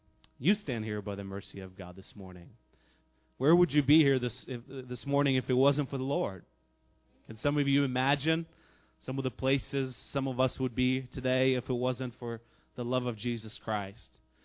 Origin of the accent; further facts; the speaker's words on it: Russia; English is a second language; And it has nothing to do with, you know, that I'm up from Russia and that, you know, we have snow up to the tops of the roof and the houses